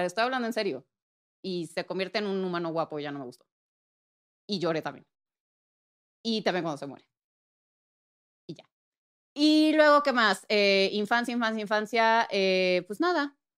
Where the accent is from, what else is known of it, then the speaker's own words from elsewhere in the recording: Puebla, Mexico; crecí en Puebla. Soy de Puebla. Puebla. Pipopelandia, para los cuates.